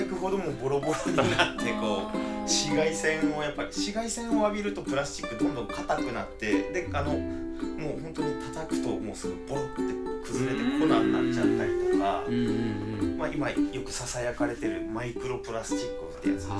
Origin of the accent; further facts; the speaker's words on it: Ishikawa, Japan; 僕石川県出身なんですけど、その帰省した際に